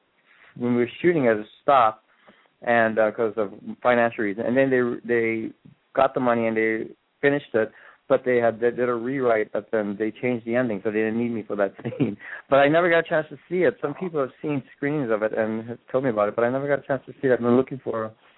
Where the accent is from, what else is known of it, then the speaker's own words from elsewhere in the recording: Hawaii, United States; You know, being Hawaiian is part of our culture. Music is everybody in Hawaii sings.